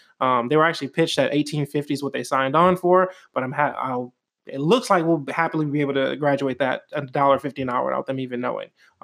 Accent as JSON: {"language": "English", "town": "New Orleans", "region": "Louisiana", "country": "United States", "tie": "born or raised there", "said": "So I grew up in New Orleans. I had a single income family."}